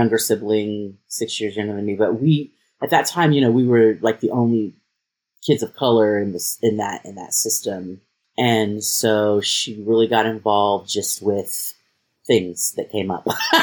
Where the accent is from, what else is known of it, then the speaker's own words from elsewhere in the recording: Tacoma, Washington, United States; So I wasn't born in Tacoma, but from the time I was 4 until I was 18, I was raised in Tacoma.